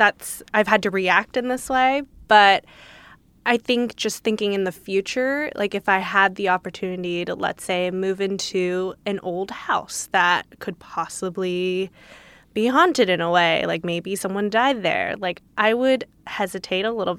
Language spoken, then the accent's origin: English; Los Angeles, California, United States; I grew up in L.A.